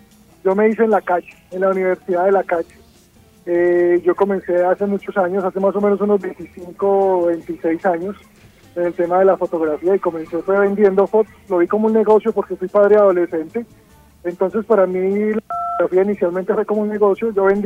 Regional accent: Armenia, Quindío, Colombia; una de ellas fue el terremoto del Eje Cafetero. Yo soy de Armenia.

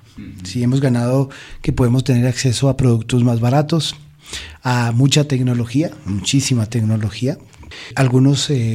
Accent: Florencia, Caquetá, Colombia; yo soy oriundo de, yo soy nacido en Florencia, Caquetá, y estudié allá en mi universidad y gran parte de mi colegio.

